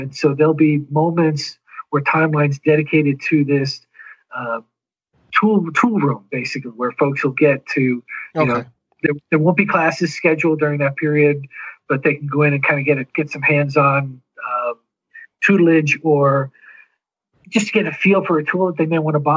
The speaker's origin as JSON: {"language": "English", "region": "New York", "country": "United States", "tie": "born or raised there", "said": "I grew up on Long Island, and whenever my friends would fly home from college and they'd land in LaGuardia"}